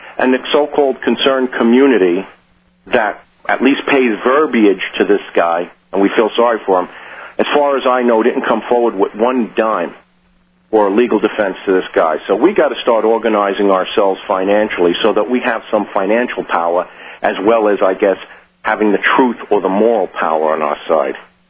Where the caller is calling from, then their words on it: New York City, New York, United States; and of course I'm calling from New York City